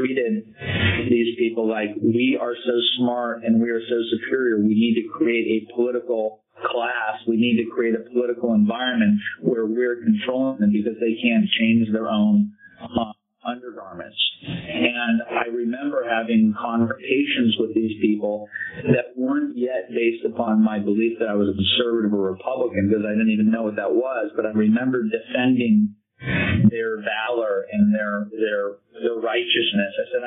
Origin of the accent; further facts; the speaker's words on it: California, United States; I'm from California, I'm super cool, I'm super hip